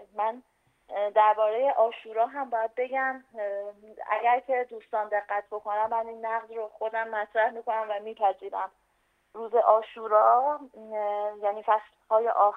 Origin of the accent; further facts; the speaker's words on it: Iran; حالا من آذری هستم